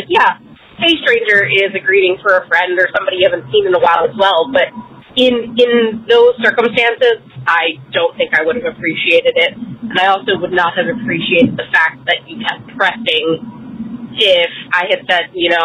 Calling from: Baltimore, Maryland, United States; I'm calling from Baltimore.

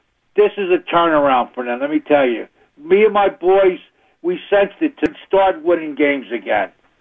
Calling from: Drexel, Pennsylvania, United States; I'm calling from Drexel, Pennsylvania, just outside Philadelphia.

